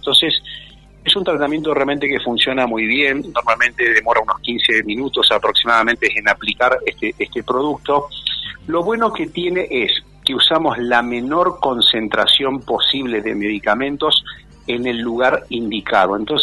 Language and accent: Spanish; Córdoba, Argentina; moved away as an adult; now in Buenos Aires, Argentina; yo soy cordobés y entonces estudié en Córdoba, 23 años me recibí de médico, me vine a Buenos Aires en principio para hacer cirugía general